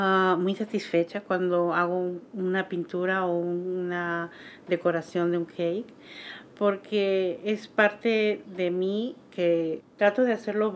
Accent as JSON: {"language": "Spanish", "country": "Peru", "said": "tengo 54 años. Y soy de Perú, en Sudamérica, un país muy hermoso."}